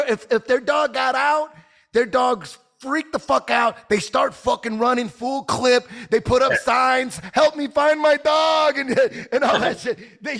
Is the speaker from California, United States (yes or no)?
yes; Santa Ana, California, United States; I grew up in Santa Ana off Bristol and 6th Street.